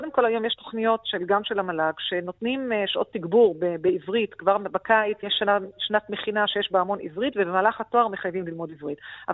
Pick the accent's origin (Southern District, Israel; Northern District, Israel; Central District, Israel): Southern District, Israel; Beersheba; אני גדלתי בבאר שבע. למדתי עד כיתה ח' בבית ספר בדואי בתל שבע כדי לרכוש את השפה הערבית. אז אתה יכול לשמוע אותי מתראיינת בערבית, והמבטא הוא מבטא ערבי לגמרי. ואז עברתי לתיכון יהודי